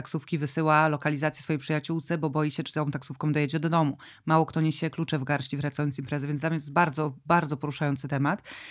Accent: Złoty Stok, Lower Silesian Voivodeship, Poland; uciekałam rzeczywiście ze Złotego Stoku, z którego pochodzę, a nawet z wioski spod Złotego Stoku

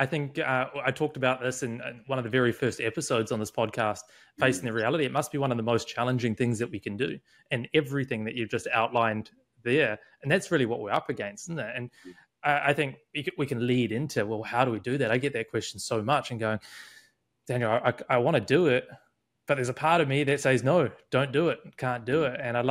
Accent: New Zealand; also born or lived in Australia; And I'm from New Zealand, but have spent years in Australia.

